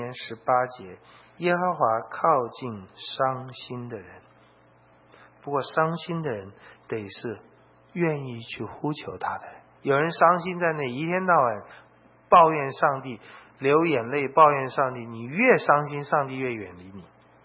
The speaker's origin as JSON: {"language": "Chinese", "country": "China", "said": "我们中国人说“书中自有黄金屋”啊"}